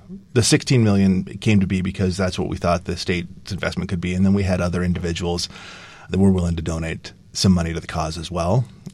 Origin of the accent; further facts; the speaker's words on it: Logan, Utah, United States; I'm a native Utahn. I grew up in Logan, Utah, right in the headwaters of the Great Salt Lake system.